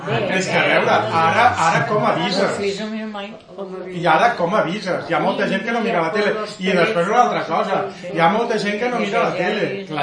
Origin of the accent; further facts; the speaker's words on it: Vallbona, Catalonia, Spain; jo que sóc de Vallbona no les tanco